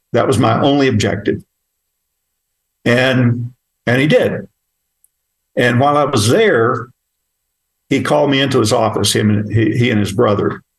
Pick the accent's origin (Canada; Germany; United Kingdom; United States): United States; Oklahoma; You know, where I came from. I grew up picking cotton in Oklahoma when I at 6 years old is when I started.